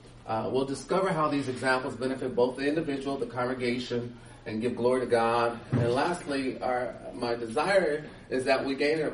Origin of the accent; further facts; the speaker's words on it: University Place, Washington, United States; Okay. I am from University Place, Washington, which is basically in Tacoma, Washington, on the elbow of Seattle, Washington. Beautiful place on West Tacoma.